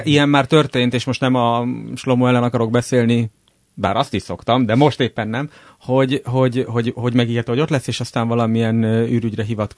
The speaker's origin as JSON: {"language": "Hungarian", "country": "Israel", "second_language": "Hungarian", "said": "én a másik sapkámat felvéve, mint izraeli"}